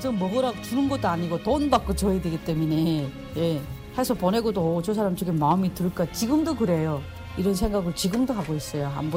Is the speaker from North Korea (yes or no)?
yes; Chongjin, North Hamgyong, North Korea; 내 고향이 함경북도 청진이 나오더라고요. 진짜 내 살던 청진은 좋은 곳이었어요. 예, 바다가 끼어 있고 국경이 중국 국경, 러시아 국경이 다 끼어 있거든요.